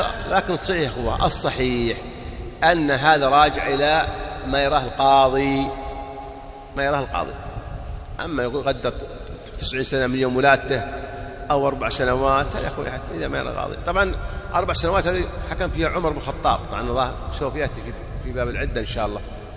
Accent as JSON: {"language": "Arabic", "country": "Saudi Arabia", "said": "يوزعون الإفتاء عندنا في السعودية"}